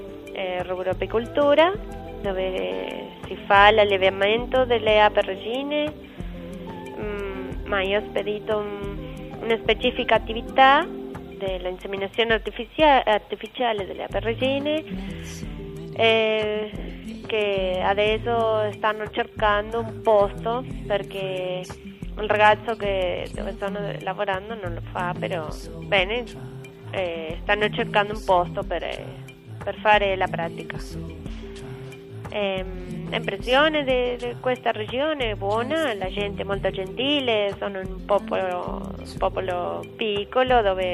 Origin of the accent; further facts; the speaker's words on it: Argentina; Italian is a second language; now in Italy; vengo dall'Argentina.